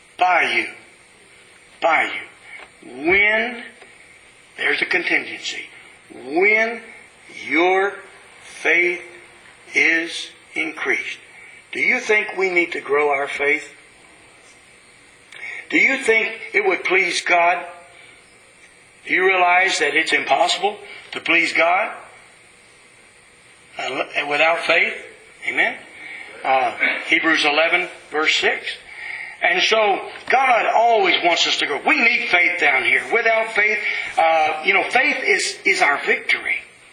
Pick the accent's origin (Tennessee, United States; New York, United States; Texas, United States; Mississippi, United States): Texas, United States; moved away as an adult; But, I'm a Texan. What can I say? I can't hide that fact. But I couldn't stay in Texas.